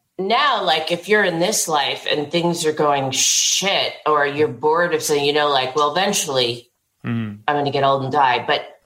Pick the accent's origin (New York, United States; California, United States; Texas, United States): New York, United States; Manhattan; But I grew up in Manhattan and we went to the country on the weekends and my parents are quite erudite and we used to read.